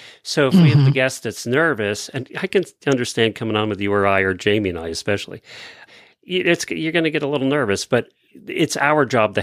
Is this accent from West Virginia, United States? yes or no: no; Ocala, Florida, United States; from Ocala, Florida.